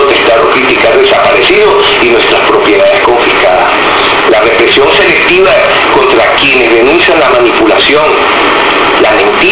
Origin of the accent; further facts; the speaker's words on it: Venezuela; Yo estoy aquí, en Venezuela, en mi país, en mi patria, porque es donde debo estar